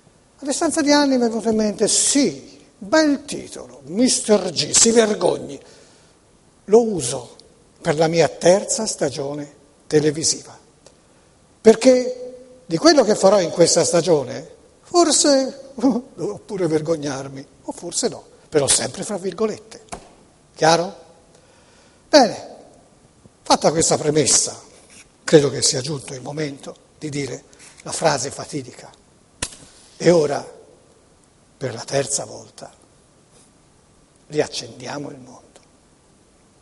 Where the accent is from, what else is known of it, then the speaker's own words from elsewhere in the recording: Florence, Tuscany, Italy; siccome io sono fiorentino, ovviamente sarà un termine fiorentino